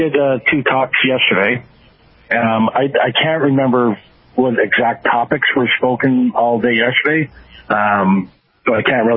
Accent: Ontario, Canada; I'm from the Niagara region, and I know in the Niagara region we've got a lot of growers

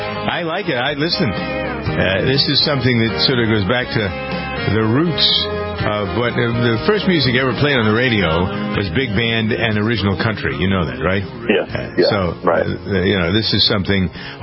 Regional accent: New England, United States; accent: New England; I went to school in Ohio, and I had a New England accent you cut with a knife, and I learned how to, I lost it

